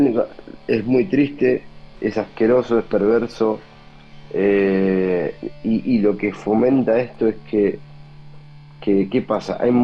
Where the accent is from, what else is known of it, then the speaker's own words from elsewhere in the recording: Junín, Buenos Aires Province, Argentina; yo viví en Argentina. Empecé en mi infancia, fue... Yo nací en Buenos Aires, pero mi infancia fue en Junín, provincia de Buenos Aires, porque de parte de mi padre, mi abuelo, mi abuela, todos eran de ahí.